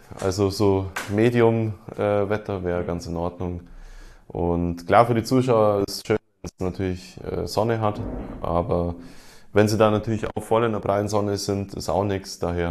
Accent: Esslingen, Baden-Württemberg, Germany; wie in meinem Heimatort in Esslingen auch

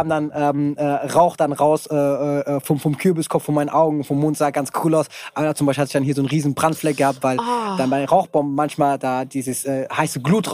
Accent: Morocco; German is a second language; Vielleicht, wenn ich komme aus Marokko, da sind die Gesetze, glaube ich, lockerer.

